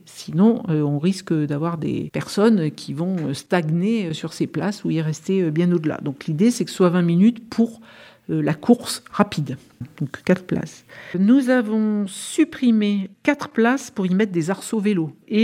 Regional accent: Die, Auvergne-Rhône-Alpes, France; born there; moi, je suis née à Die.

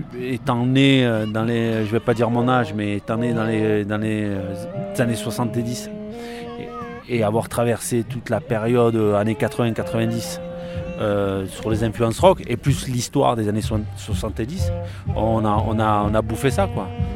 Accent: Marseille, Provence-Alpes-Côte d'Azur, France; On est basé à Marseille hein, et on est tous de Marseille.

